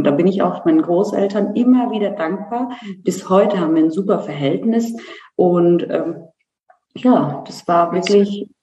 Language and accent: German; Bavaria, Germany; Ich bin in Deutschland geboren und bin in Unterfranken groß geworden, also in Bayern. Und meine Eltern kommen aus der Türkei, Ostanatolien.